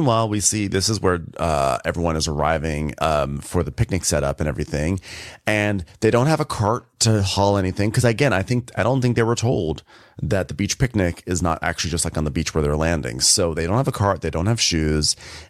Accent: New York, United States; I know I'm from New York

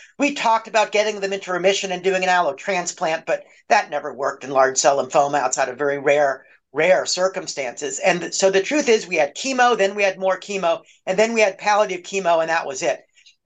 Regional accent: New Jersey, United States; now in Boston, United States; I grew up in New Jersey.

